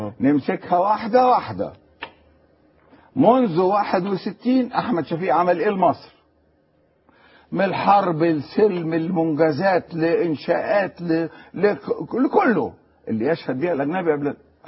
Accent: Egypt; وانا مواطن مصري

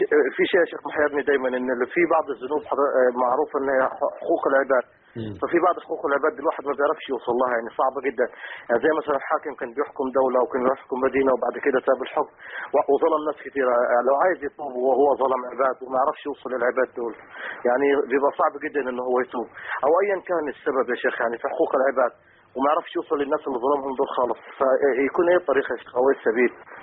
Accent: Luxor, Luxor Governorate, Egypt; من الأقصر. ممكن أطرح لك سؤال؟

